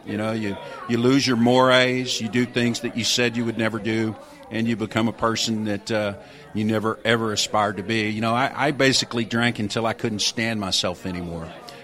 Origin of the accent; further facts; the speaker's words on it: Texas, United States; I grew up in Texas. It was a kind of a cultural thing.